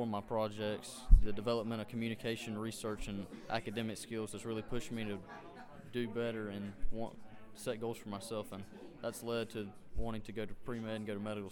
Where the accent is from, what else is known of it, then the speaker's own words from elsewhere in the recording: Georgia, United States; Well, I'm from Loudoun's, Georgia, small town in Valdosta.